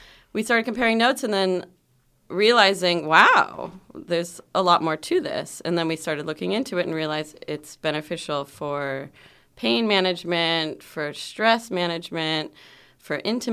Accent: California, United States; So I'm from California. Yeah. You can hear my voice.

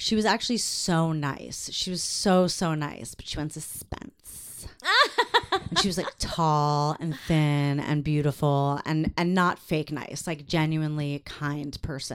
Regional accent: Long Island, New York, United States; No, but I mean, I'm from Long Island and...

